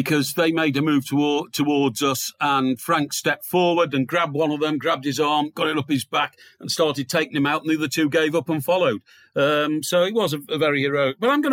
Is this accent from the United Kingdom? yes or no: yes; England, United Kingdom; I felt as an Englishman in Germany